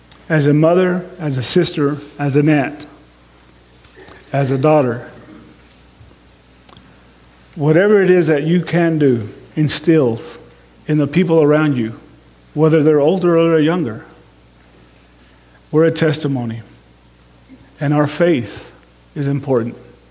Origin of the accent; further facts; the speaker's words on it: Texas, United States; now in Austin, United States; And although we grew up in Texas, my parents are from Mexico. My parents now live in the Austin area in Texas, which Sheila and I just, last July, moved here from Dallas.